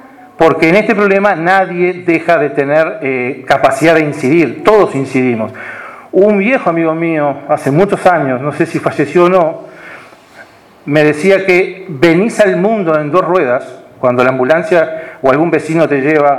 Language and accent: Spanish; Uruguay; el enamoramiento de la democracia que tenemos como uruguayos